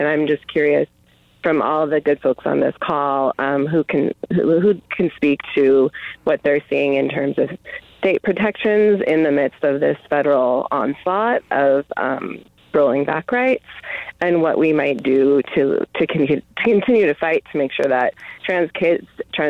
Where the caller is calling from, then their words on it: Albuquerque, New Mexico, United States; I'm from Albuquerque.